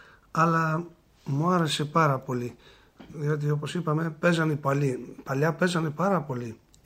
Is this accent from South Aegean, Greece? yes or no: no; Spata, Attica, Greece; Όχι, όχι. Εγώ είμαι από τα Σπάτα.